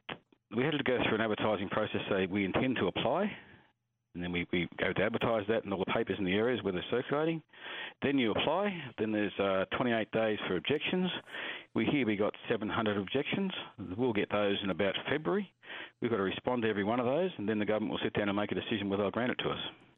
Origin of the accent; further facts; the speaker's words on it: New South Wales, Australia; I'm a Rajri from Central West New South Wales. That's my country.